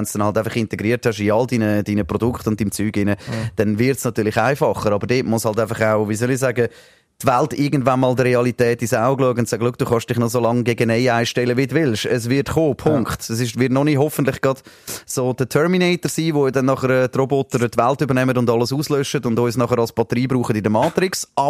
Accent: Switzerland; Aber es gibt ja bei uns in der Schweiz eine Chance, oder?

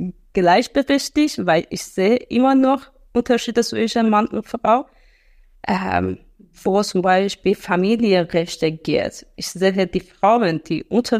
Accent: Herat, Afghanistan; German is a second language; moved away as an adult; now in Germany; dann weiter in eine ämtliche Behörde in Afghanistan, in meiner Heimatstadt Herat, gearbeitet.

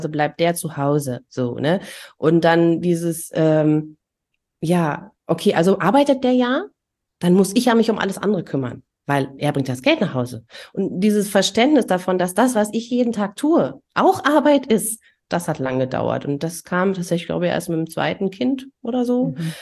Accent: East Germany, Germany; aber ich bin ja auch in der DDR groß geworden

